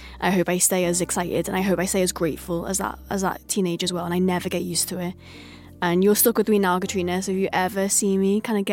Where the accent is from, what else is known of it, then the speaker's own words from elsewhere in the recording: Liverpool, North West England, United Kingdom; I'm a Scouser. I would never be allowed to take things too seriously.